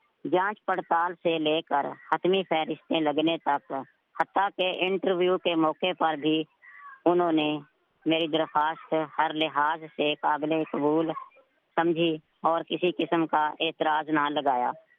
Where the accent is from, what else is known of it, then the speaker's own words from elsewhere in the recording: Hasna, Punjab, Pakistan; گاؤں ہسنا, تحصیل چونیا, ضلع قصور کا رہنے والا ہوں.